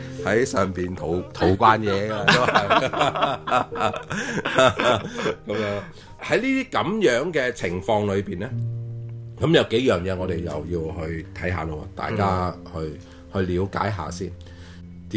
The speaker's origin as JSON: {"language": "Cantonese", "country": "China", "said": "我哋中国人嘅鬼节有啲相近嘅"}